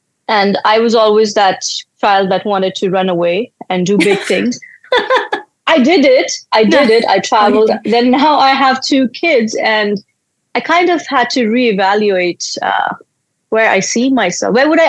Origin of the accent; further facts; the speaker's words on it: India; moved away as an adult; also born or lived in Africa / Newcastle, United Kingdom / Canada; I was born in India. I was there till I was about 18. And I've also lived in Africa and, of course, UK. I lived in Newcastle and then Canada, of course.